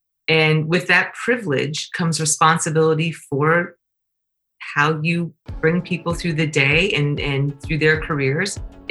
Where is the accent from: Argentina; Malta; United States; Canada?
Canada; I'm Canadian.